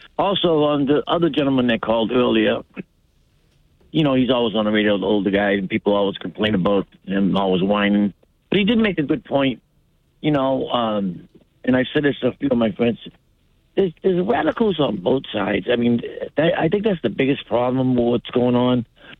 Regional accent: Massachusetts, United States; I mean, I'm from the Cape

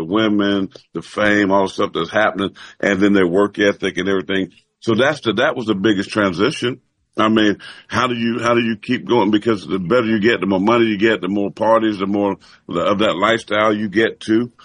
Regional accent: Page, South Carolina, United States; I'm from Page, South Carolina, bro.

